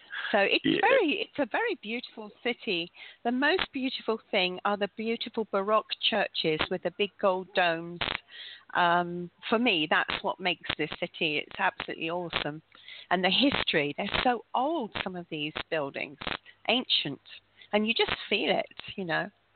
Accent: London, United Kingdom; now in Ukraine; Well, it's evening over here in Ukraine. I am actually from London. I'd like to get that one in, but I guess you know that from my accent.

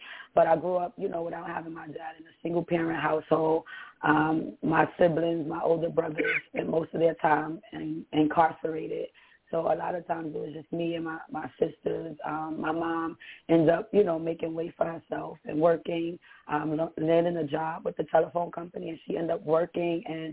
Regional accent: Bronx, New York, United States; I grew up in Bronx, New York City. I was born and raised in New York. And growing up, you know, it was a life of poverty.

